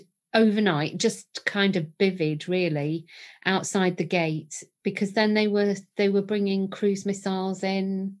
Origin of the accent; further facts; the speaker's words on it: Bolton, North West England, United Kingdom; I came down to Southampton from Bolton, where I grew up, to the university.